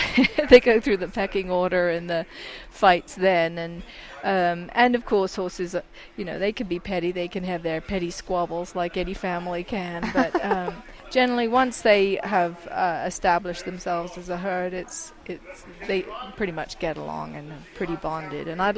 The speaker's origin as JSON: {"language": "English", "region": "England", "country": "United Kingdom", "said": "I'm English and it's green year-round."}